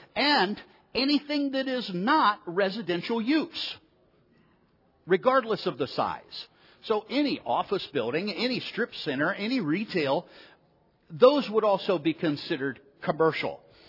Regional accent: Ohio, United States; moved away as an adult; now in Texas, United States; I am originally here from Ohio. I did my first 39 years here, then moved to Texas

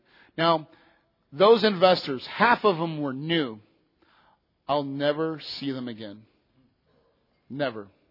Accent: Phoenix, Arizona, United States; It was in Tucson, which I'm from Phoenix, so it's an hour and a half away.

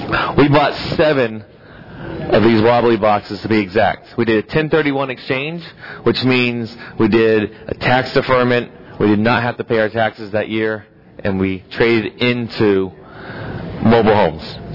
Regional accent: Plant City, Florida, United States; I'm from Central Florida. I'm in between Tampa and Orlando, a little town called Plant City.

